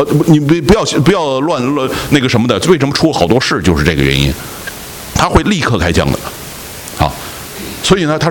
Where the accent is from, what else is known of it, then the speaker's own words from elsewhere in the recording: United States; 知道我是美国来的，那就问美国的一些事